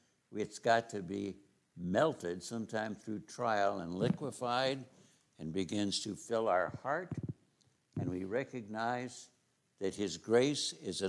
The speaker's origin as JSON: {"language": "English", "town": "Boise", "region": "Idaho", "country": "United States", "said": "Once again, we're just bumpkins from Boise."}